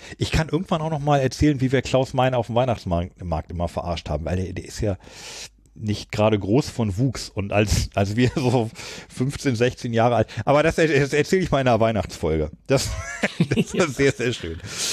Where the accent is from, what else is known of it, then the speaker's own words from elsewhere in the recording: Großburgwedel, Lower Saxony, Germany; Meinem Heimatdorf Großburg-Wedel.